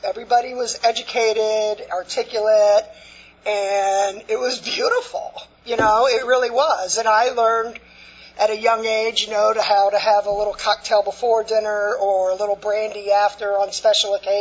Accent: Fort Lauderdale, Florida, United States; I grew up down in Fort Lauderdale.

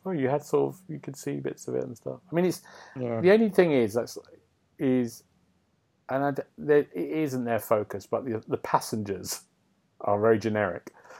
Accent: London, United Kingdom; And me being a Londoner, that's very exciting.

